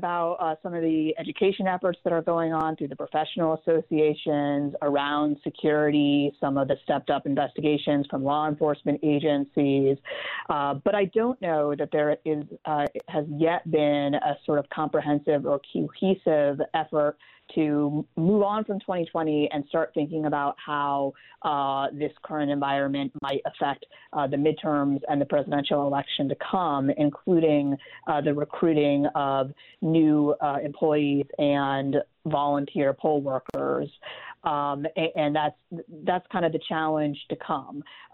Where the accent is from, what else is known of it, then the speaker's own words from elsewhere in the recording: the South, United States; I hate to say I grew up in the South, where people also tell themselves they're nice.